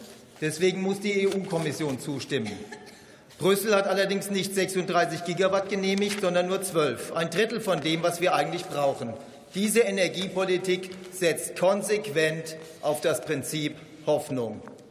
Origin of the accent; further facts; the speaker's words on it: Baden-Württemberg, Germany; Meine Heimat Baden-Württemberg zeigt die Widersprüchlichkeit Ihrer Politik.